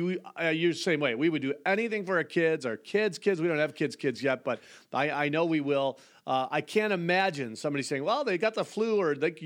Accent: New York, United States; I mean, obviously growing up in Western New York, I mean, Canada's been right there.

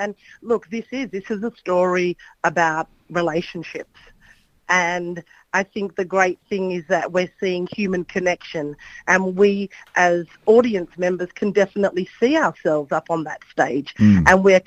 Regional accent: Sydney, New South Wales, Australia; and just being in my hometown, opening the Olympics, and doing something, you know, so extravagant and so big on that scale was extraordinary

